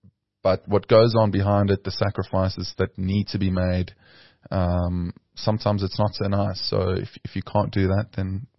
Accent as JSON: {"language": "English", "country": "South Africa", "said": "So yeah, as a South African, we have to learn to travel if you want to play European Tour or I guess DP World Tour and the PGA Tour."}